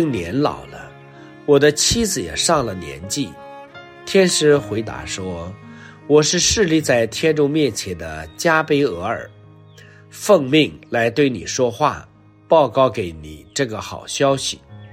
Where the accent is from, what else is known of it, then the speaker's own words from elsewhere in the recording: China; 我们中国人有一句话叫十年树木，百年树人。